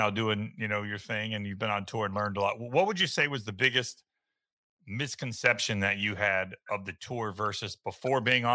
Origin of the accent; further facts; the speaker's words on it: North Carolina, United States; born there; I was born in North Carolina as well. So I grew up a Tar Heels fan.